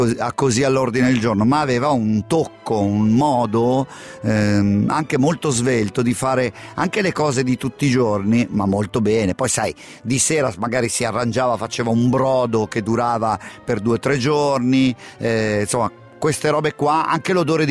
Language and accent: Italian; Lucca, Tuscany, Italy; born there; Io sono nato a Lucca perché la mia nonna era a Lucca, si trovava a Lucca, ma non siamo lucchesi proprio di sangue, siamo nel ramo di mia madre è di Cosenza